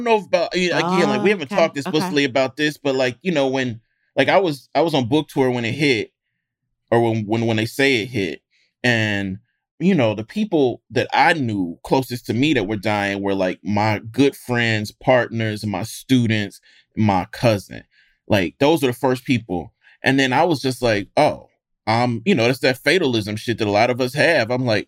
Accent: Mississippi, United States; And you know, when I grew up in Mississippi. So like the Blackest state, the poorest state in the union, I'm a big Black boy.

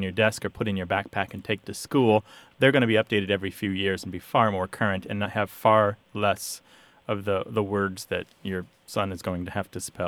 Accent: Vermont, United States; I'm from Vermont. I don't want to sound like I'm from Massachusetts.

